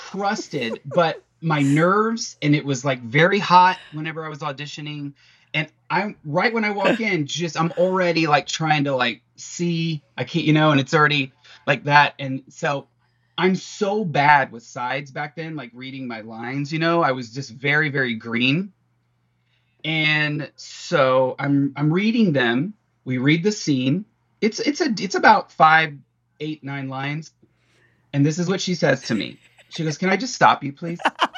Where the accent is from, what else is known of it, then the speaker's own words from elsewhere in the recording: Texas, United States; moved away; when I moved out in 1994 and I came in hot from Texas. I mean, came in hot.